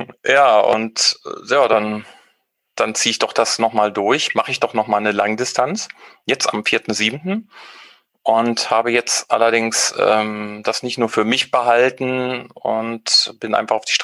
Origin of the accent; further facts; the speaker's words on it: Arnum, Lower Saxony, Germany; hier in meinen Heimatort Arnum